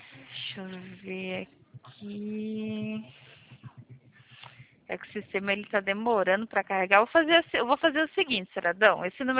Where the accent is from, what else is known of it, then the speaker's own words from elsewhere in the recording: Curitiba, Paraná, Brazil; also born or lived in Porto Murtinho; Eu aqui de Curitiba, no Paraná.